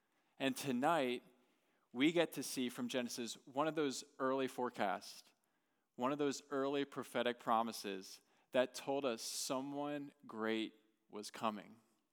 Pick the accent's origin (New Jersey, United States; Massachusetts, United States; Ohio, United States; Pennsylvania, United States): New Jersey, United States; one of the biggest stories from the surfing world this last year came from my home state of New Jersey.